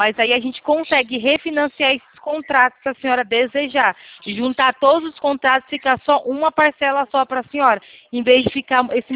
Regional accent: Itatiba, São Paulo, Brazil; Eu sou daqui de São Paulo, Itatiba, interior.

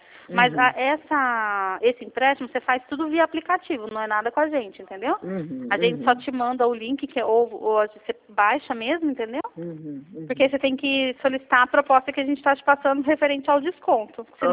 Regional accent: Campinas, São Paulo, Brazil; Nós somos do interior de São Paulo, Campinas.

